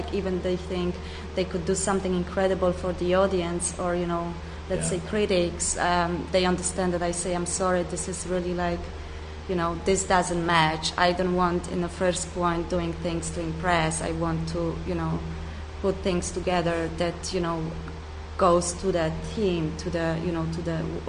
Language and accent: English; Germany; English is a second language; Because I'm from Germany, I'm Polish-German